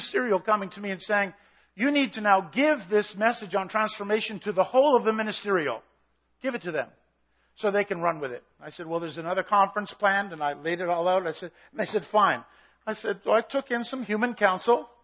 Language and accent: English; British Columbia, Canada; I come from the Okanagan Valley and orchards, just cover the place, right?